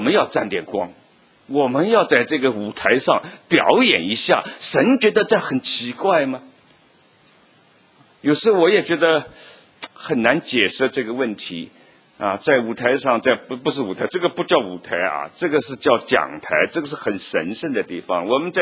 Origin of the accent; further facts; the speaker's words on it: China; 我们小时候在中国大陆，在马路上常常看到那些卖艺人耍把戏的，